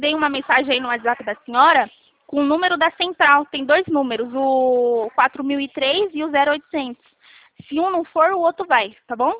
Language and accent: Portuguese; Itatiba, São Paulo, Brazil; Isso, eu sou de Itatiba.